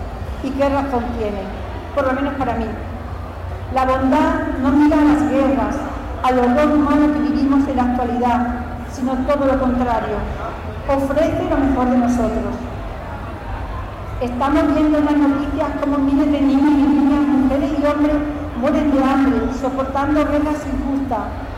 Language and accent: Spanish; Monesterio, Extremadura, Spain; moved away; Durante estos años, viviendo fuera, pero participando siempre que podía de mi pueblo, he puesto en valor esas costumbres, esa forma de vida sana, amigable y de convivencia que tiene Monesterio.